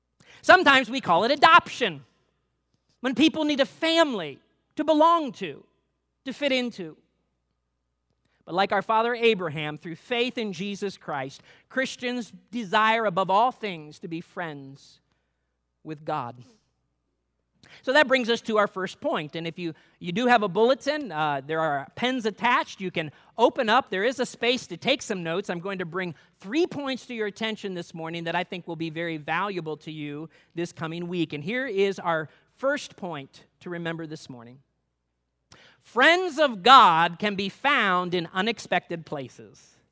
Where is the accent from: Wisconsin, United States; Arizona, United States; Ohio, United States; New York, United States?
Ohio, United States; North Ridgeville; I remember growing up in northeastern Ohio, the west suburbs of Cleveland, where I grew up in North Ridgeville, Ohio.